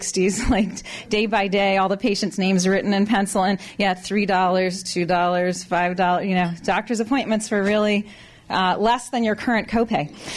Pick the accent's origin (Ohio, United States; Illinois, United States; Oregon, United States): Oregon, United States; Eugene; It's really exciting to be able to actually speak in my hometown. I've been all over the country sharing what we've done here, and it's amazing to me that people in Eugene don't even know this, a lot of them.